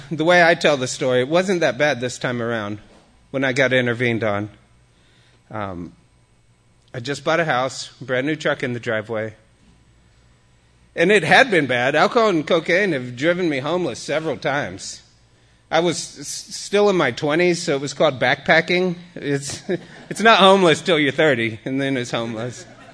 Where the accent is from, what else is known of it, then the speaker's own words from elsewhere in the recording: Austin, Texas, United States; The way God was explained to me is, I'm from Austin.